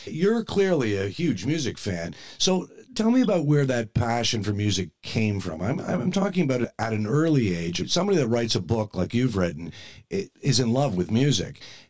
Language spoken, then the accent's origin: English; Toronto, Ontario, Canada; growing up in Toronto